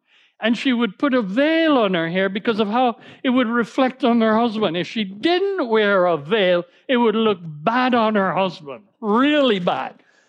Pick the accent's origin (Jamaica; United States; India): Jamaica; I don't know which one I'm supposed to say because I'm Jamaican and I'm totally mixed up.